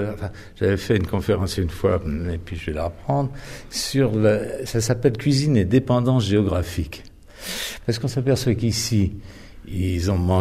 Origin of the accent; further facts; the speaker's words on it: Geneva, Switzerland; moi, je suis né à Genève d'une grand-mère lyonnaise